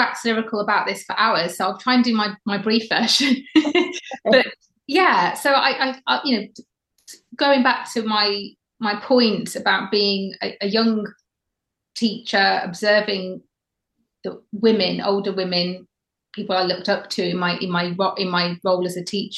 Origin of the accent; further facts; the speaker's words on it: Wales, United Kingdom; I should know this being a Welsh woman myself, but I am not very in touch with the Welsh system anymore.